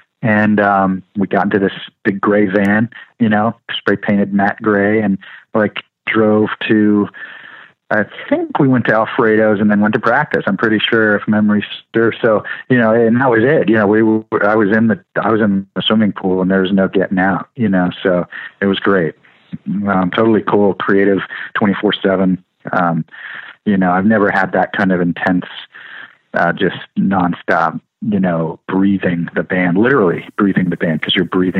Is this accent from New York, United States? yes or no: no; California, United States; also born or lived in San Francisco, United States; I'm 150,000,000% a Southern California boy